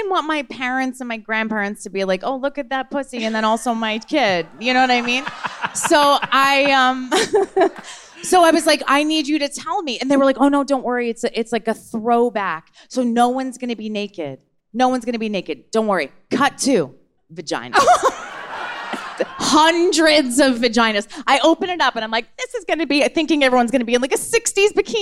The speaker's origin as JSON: {"language": "English", "region": "New Jersey", "country": "United States", "said": "It's just because I'm from New Jersey."}